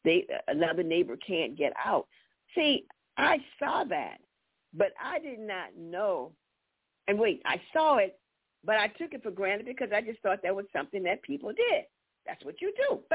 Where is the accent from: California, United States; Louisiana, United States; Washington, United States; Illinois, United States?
Louisiana, United States; New Orleans; see, I'm from New Orleans, and coming from New Orleans in the South, we were neighbors, and we shared